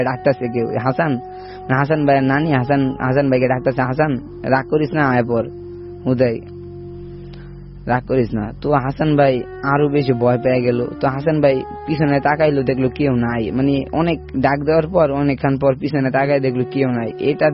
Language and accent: Bangla; Mymensingh Division, Bangladesh; আমাদের দেশের বাড়ি ময়মনসিংহ গ্রামে গ্রাম অঞ্চলে থাকি।